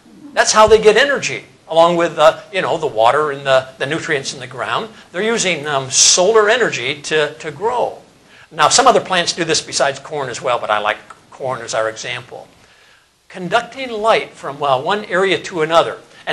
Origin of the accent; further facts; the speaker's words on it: Indiana, United States; And since I'm from Indiana, I had to mention corn.